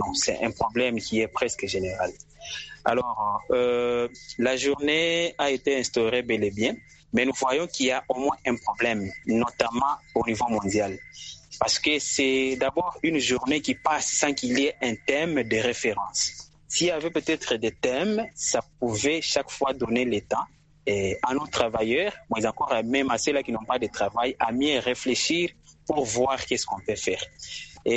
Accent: Lubumbashi, Haut-Katanga, DR Congo; la manière dont cette journée a été célébrée ici chez nous à Lubumbashi

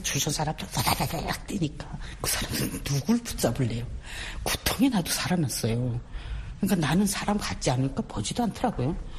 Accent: Pyongyang, North Korea; 그래가지고 저는 고향이 평양이에요.

